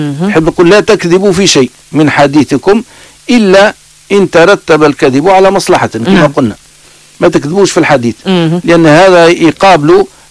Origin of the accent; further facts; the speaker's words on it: Tunisia; ثم كثير من البلدان عندنا في تونس